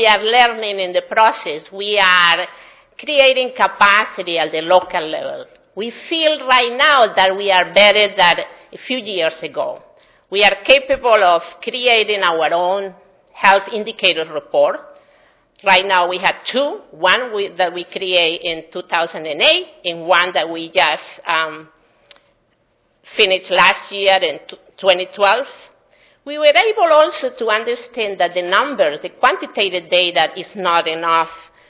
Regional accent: Colombia; Like myself, I came from Colombia in South America. We come and adjust to the new place, but at the same time, we have to learn the systems.

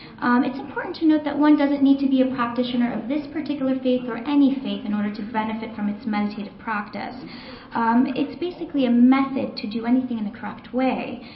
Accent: Los Angeles, California, United States; So I'm from Los Angeles, home to the 405 parking lot.

